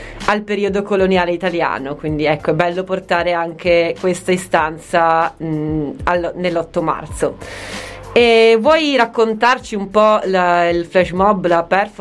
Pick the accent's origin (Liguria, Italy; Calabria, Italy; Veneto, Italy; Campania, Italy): Veneto, Italy; Treviso; io non ero a conoscenza, anche se sono di Treviso, che ci fosse questa targa